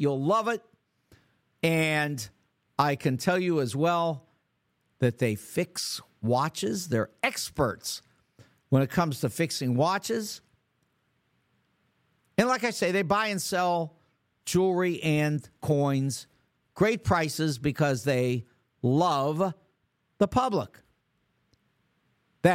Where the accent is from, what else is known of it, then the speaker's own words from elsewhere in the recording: California, United States; You know, I'm from California myself. Lived 2 years in San Francisco before it became a dirty, nasty city